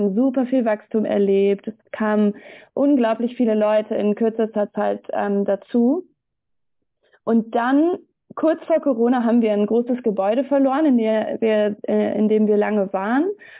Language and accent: German; Wiedenest, North Rhine-Westphalia, Germany; Also ich bin christlich aufgewachsen, ich bin in der Brüdergemeinde aufgewachsen ursprünglich, in Wiedenest.